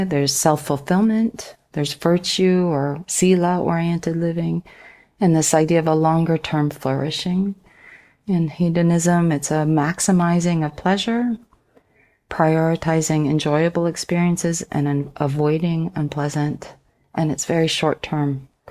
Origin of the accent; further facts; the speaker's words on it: West Coast, United States; the one that I grew up in here in the States, West Coast.